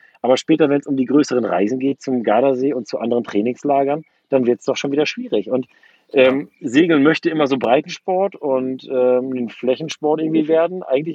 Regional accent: Norderney, Lower Saxony, Germany; Ich bin in einem kleinen Inselverein aufgewachsen auf Norderney.

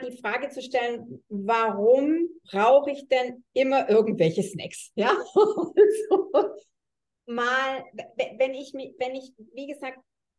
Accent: Southern Germany, Germany; Ich komme aus Süddeutschland, Flughafen Stuttgart.

